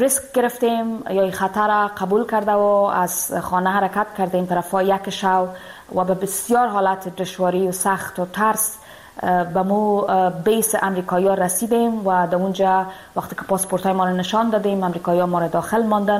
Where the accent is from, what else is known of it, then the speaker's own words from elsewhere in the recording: Afghanistan; moved away; دیگه نمیتونم به افغانستان برم، دور از افغانستان هستم،